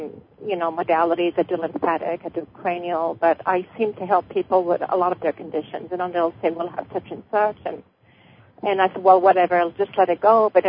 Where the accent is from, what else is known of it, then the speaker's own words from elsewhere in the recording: St. George, Utah, United States; St. George, Utah.